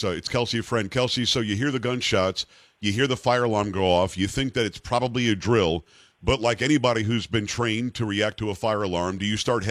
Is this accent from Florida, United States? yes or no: yes; Florida, United States; I grew up in South Florida. I'm very familiar with Coral Springs and the Parkland area